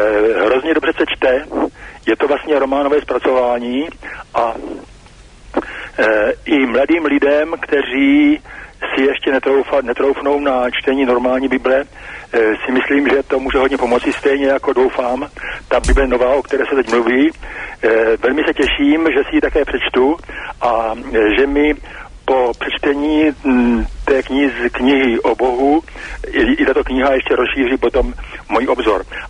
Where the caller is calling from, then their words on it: Poděbrady, Central Bohemian Region, Czechia; z Poděbrad.